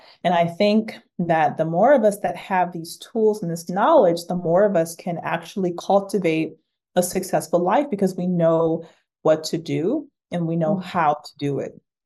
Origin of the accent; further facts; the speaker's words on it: Detroit, Michigan, United States; Yeah, you know, I grew up in West Detroit. So this is a neighborhood that's in Detroit, Michigan. And I grew up in a bad neighborhood, a neighborhood that was tough.